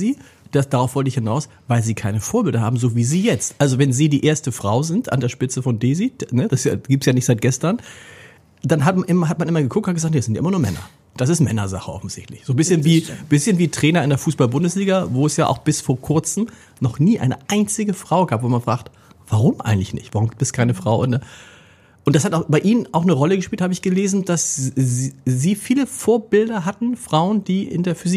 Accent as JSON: {"language": "German", "region": "Hamburg", "country": "Germany", "tie": "born or raised there", "said": "Ich bin ja auch in Hamburg zur Schule gegangen"}